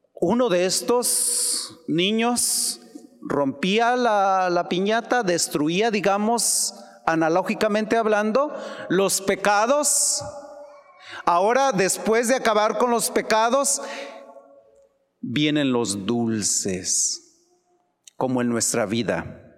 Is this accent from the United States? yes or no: no; Mexico; no conozco otras tradiciones porque soy mexicano